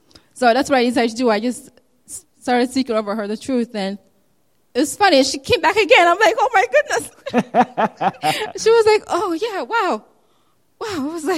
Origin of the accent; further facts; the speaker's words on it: Ghana; Because I'm also from Ghana.